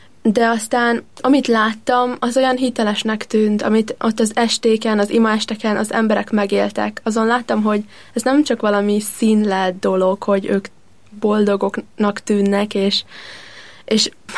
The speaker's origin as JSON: {"language": "Hungarian", "town": "Mosonmagyaróvár", "region": "Győr-Moson-Sopron", "country": "Hungary", "tie": "born or raised there", "said": "Én Mosonmagyaróváron születtem, és ott is nőttem fel. Állami iskolában jártam, de a családomnak mindig fontos volt, hogy ott legyünk a vasárnapi szentmiséken"}